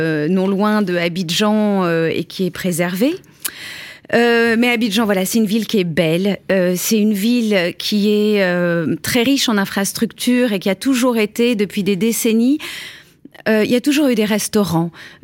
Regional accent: France; peut-être encore plus en tant que Français vu qu'on parle la langue

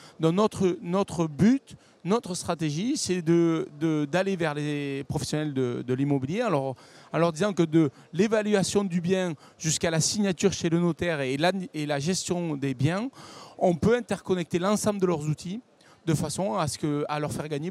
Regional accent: south of France, France; Je suis quelqu'un du Midi

